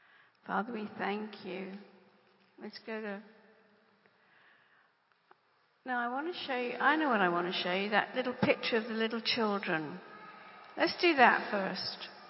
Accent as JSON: {"language": "English", "region": "England", "country": "United Kingdom", "said": "Rod's American and I'm English, and we're in a marriage covenant of England and America."}